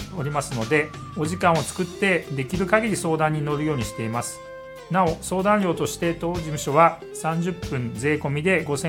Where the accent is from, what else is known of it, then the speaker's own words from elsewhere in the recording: Tokyo, Japan; now in Kisarazu, Japan; 私自身は東京出身なのですが、木更津の将来の可能性に、かけておりまして、平成25年より木更津で、弁護士業務を行っています。